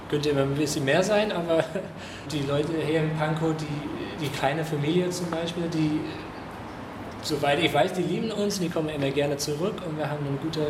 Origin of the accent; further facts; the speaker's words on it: London, United Kingdom; now in Germany; Ich komme ursprünglich aus London, Großbritannien